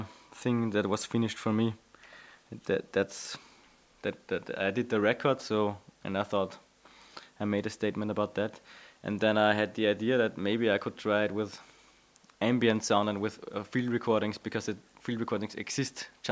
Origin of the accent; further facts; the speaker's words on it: Linz, Upper Austria, Austria; my hometown in Linz, and there we have the Westbahn, and I used to live very near to it